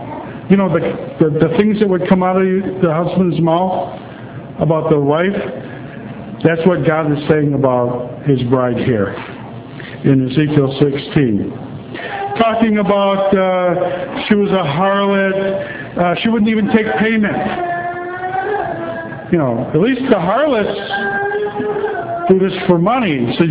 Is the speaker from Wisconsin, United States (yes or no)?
yes; Wisconsin, United States; Phil thought I was kidding when I come from Wisconsin, when I said there's a tavern on every corner up there, and down here there's a church.